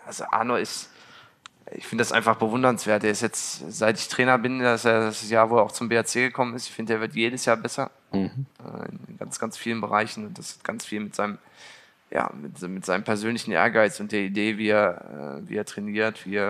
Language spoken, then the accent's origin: German; Wuppertal, North Rhine-Westphalia, Germany; Ja, meine Geburtsstadt Wuppertal und mein Wohnort.